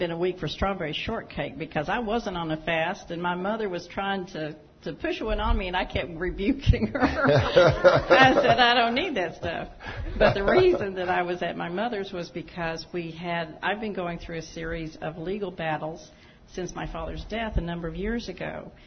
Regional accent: Lubbock, Texas, United States; I'm from Lubbock. In 30 years, I've never seen fog in Lubbock.

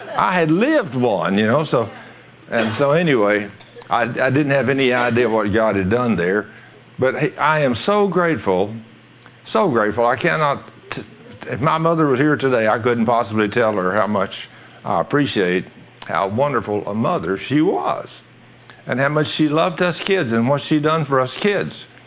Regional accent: Goldthwaite, Texas, United States; we lived in Goldsway, Texas, and I was raised in Goldsway, Texas, and that's only 100 miles from Austin, Texas.

